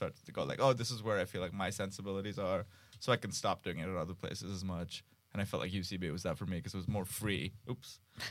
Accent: Mumbai, Maharashtra, India; moved away as an adult; now in Los Angeles, United States; No, I moved here for college. I'm from Mumbai, India. Mm-hmm. I came out here to USC for college.

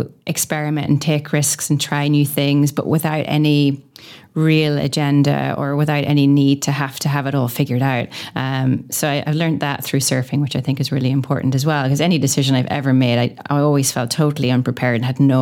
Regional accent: Rosnallen, Ulster, Ireland; when I was a child growing up in Rosnallen, Donegal.

